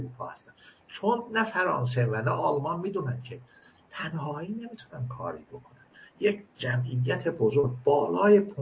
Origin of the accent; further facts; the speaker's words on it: Iran; مثلا ما که ترک هستیم چون من از ظاهرا به اسلام میگن آه اینا از نژاد به اسلام چیز هست، یه اختای تختای هست، خب من چه کار کنم؟ من ایرانی میدونم اصلا خودم رو، فقط آذربایجان نه، من در هر نقطه ایران خانه من